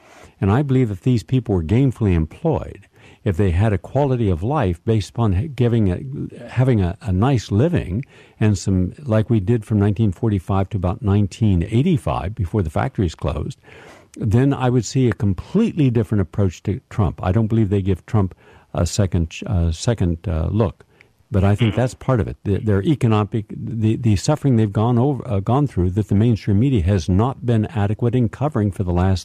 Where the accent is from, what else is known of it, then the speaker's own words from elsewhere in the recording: Appalachia, United States; also born or lived in Wheeling / Parkersburg / Steubenville; I lived in Wheeling, West Virginia. I lived in Parkersburg, West Virginia. I come from Appalachia.